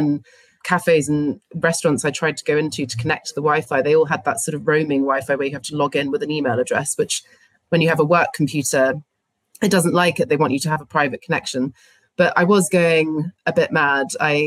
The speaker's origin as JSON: {"language": "English", "region": "Scotland", "country": "United Kingdom", "said": "I'm from Scotland. My family, my dad's, you know, been here for a long time. His family date back in Scotland a long way."}